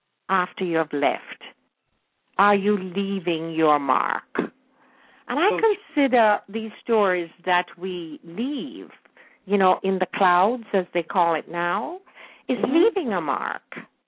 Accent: Jamaica; I remember when I was growing up in Jamaica

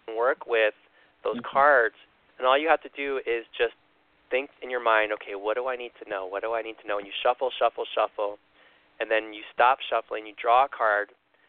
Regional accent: Chicago, Illinois, United States; No, I grew up in Chicago, so I can say that. I can get away with it.

